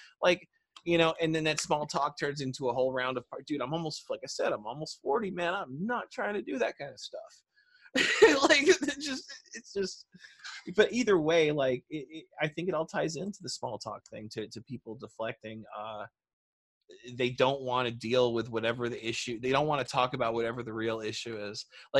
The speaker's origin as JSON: {"language": "English", "country": "United States", "said": "Yeah, I'm an American. What do you expect?"}